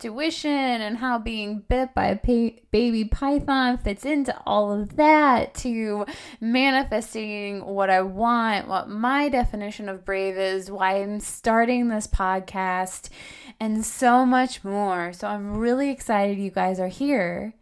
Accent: Maquoketa, Iowa, United States; So, I'm originally from Iowa, Eastern Iowa. No one can ever pronounce my name, or my name, my hometown name. I grew up there

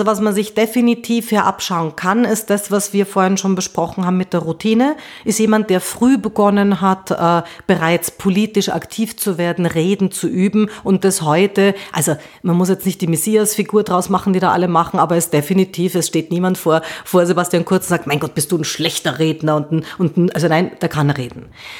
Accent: Austria; Bei uns in Österreich gibt es jetzt nicht so viele

